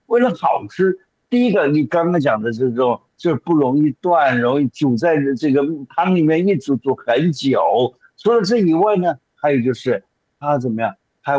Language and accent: Chinese; southern China, China; 我自己呢，虽然说不是北方人，我是南方人